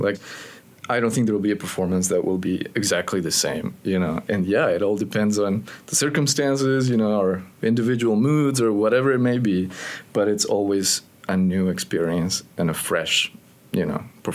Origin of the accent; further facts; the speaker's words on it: Quito, Pichincha, Ecuador; now in United States; I'm originally from Quito, Ecuador, and I moved to the States in 2005, and I did all my studies here